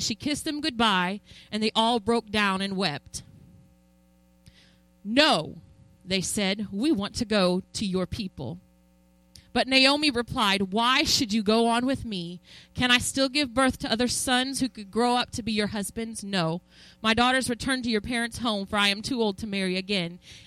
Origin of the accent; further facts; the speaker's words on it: Illinois, United States; also born or lived in North Dakota; I was born in the North Dakota, but I was raised in Illinois with my father and my mother